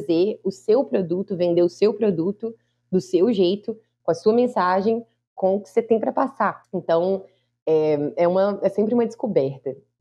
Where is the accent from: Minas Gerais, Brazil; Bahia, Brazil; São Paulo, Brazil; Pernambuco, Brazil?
Minas Gerais, Brazil; Belo Horizonte; moved away as an adult; also born or lived in United States; Pois é, eu nasci em BH, cresci, morei em BH, né? A maior parte da vida, mas aos 21 anos eu fui para os Estados Unidos estudar.